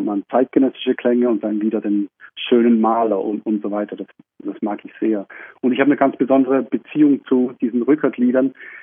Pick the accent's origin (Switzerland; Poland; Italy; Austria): Switzerland; aber ich bin auch in der Schweiz aufgewachsen